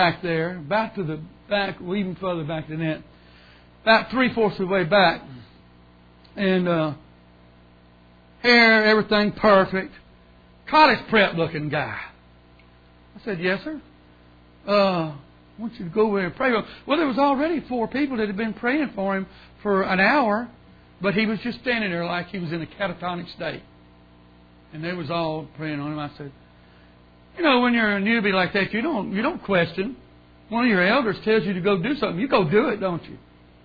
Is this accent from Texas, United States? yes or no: yes; Beaumont, Texas, United States; I'm from Beaumont, Texas. It don't get 20 below zero ever.